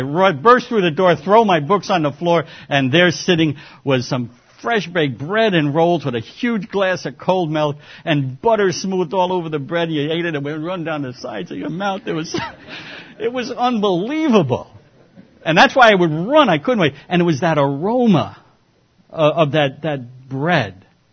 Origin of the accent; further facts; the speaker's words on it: Smithtown, New York, United States; I grew up in Long Island. I moved to 1950. I'll give you the date. We moved out to Long Island and into the town of Smithtown. It was very, very rural.